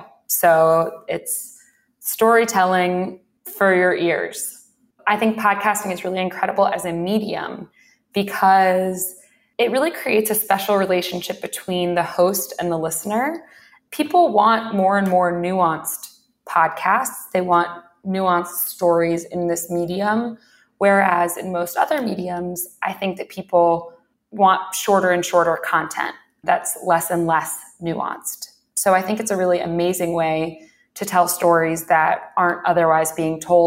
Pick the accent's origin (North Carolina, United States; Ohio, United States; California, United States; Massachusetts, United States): North Carolina, United States; Greensboro; Sure. I grew up in North Carolina, at Greensboro, North Carolina.